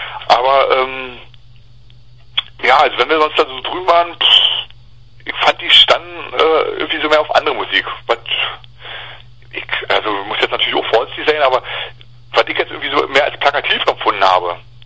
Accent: eastern Germany, Germany; dass man so als Ossi immer irgendwie sowas hat, wo man sich dran festhält oder so.

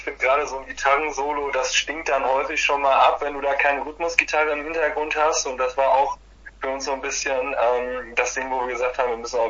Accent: Mecklenburg-Vorpommern, Germany; in der Nähe von Rostock, wo ich aufgewachsen bin

